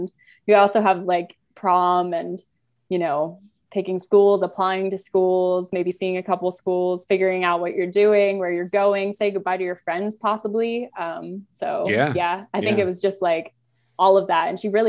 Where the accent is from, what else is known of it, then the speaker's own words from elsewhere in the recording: Pennsylvania, United States; And then also, you know, I grew up in Pennsylvania, so right.